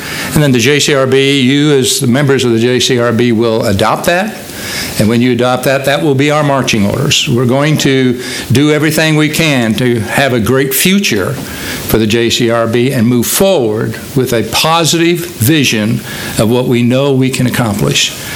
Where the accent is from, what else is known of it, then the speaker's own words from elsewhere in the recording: Texas, United States; also born or lived in Ohio; I'm not from the North. Actually, I was born in Ohio, but raised in Texas, so I'm a Texan.